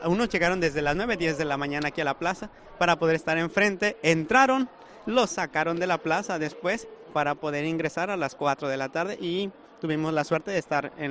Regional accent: Mexico; now in Guatemala; Yo soy mexicano, pero trabajo en Guatemala

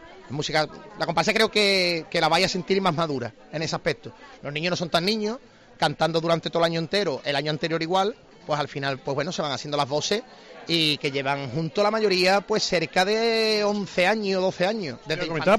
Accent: Cádiz, Andalusia, Spain; Cádiz es mi vida, ¿no? Entonces yo soy un enamorado de Cádiz.

